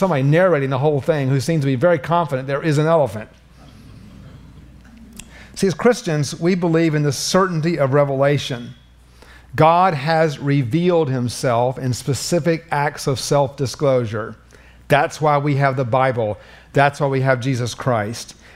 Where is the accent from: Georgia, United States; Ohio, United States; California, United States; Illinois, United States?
Georgia, United States; Atlanta; I'm from Atlanta, Georgia. Yeah, Atlanta, Georgia, home of Coca-Cola.